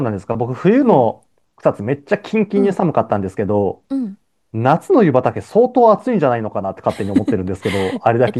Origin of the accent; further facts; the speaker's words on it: Ehime, Japan; 僕はでもやっぱ地元愛媛ですけど